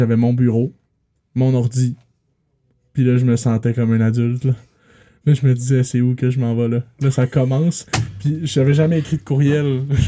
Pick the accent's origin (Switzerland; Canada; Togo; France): Canada; Bégin, Quebec; parce que moi, je viens de Bégin, là, à la base.